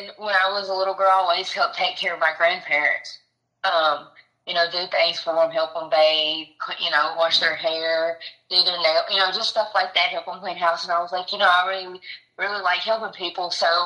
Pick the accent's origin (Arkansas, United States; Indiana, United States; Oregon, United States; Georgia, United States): Arkansas, United States; Camden; Camden, Arkansas, in the country.